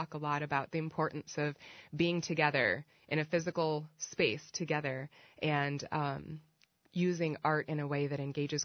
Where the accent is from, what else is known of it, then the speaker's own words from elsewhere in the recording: Springville, Iowa, United States; also born or lived in Cameroon; So I was born in Iowa City, as you said. And then really quickly after I was born, my mom and dad hightailed it out of here to Cameroon in Africa, which is where my dad is from. And I grew up there until I was about 8 years old.